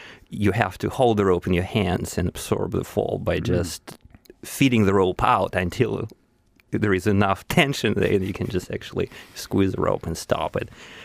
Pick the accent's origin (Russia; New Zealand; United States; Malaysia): Russia; Saint Petersburg; English is a second language; Well, I grew up in St. Petersburg. It's the second largest city in Russia.